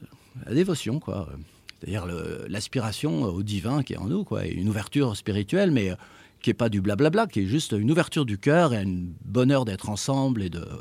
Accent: France; now in India; du fait d'être français et d'être né dans une autre culture

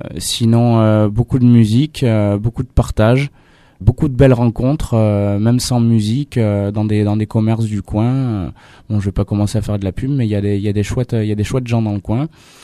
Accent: Carpentras, Provence-Alpes-Côte d'Azur, France; Je viens de Carpentras, donc ça définit bien.

